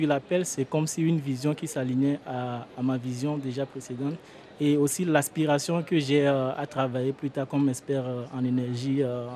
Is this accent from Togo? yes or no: yes; Togo; moved away as an adult; Et j'ai grandi au Togo jusqu'à j'ai eu mon baccalauréat.